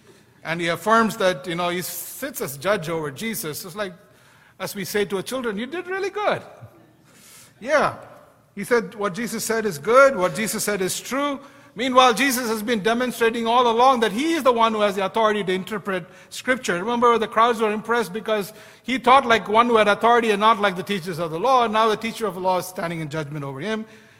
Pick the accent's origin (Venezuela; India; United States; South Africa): India; I grew up in India where there's all kinds of gods.